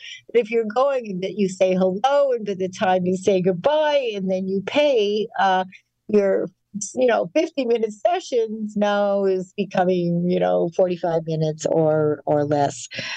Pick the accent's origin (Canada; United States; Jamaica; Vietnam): Canada; I grew up in Canada.